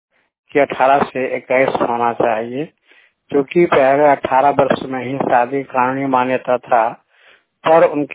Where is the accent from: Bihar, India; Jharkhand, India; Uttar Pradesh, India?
Jharkhand, India; Chak; हजारीबाग झारखंड से मैं चाक का रहने वाला हूँ।